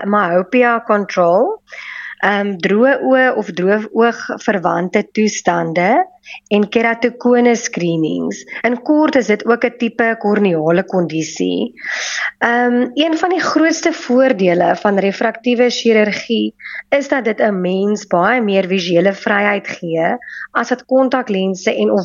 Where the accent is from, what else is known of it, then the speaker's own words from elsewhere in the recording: Emalahleni, Mpumalanga, South Africa; soos julle weet. Ek is oorspronklik van Mpumalanga, 'n klein dorpie genaamd Emalahleni of Witbank, soos mense dit al beter ken.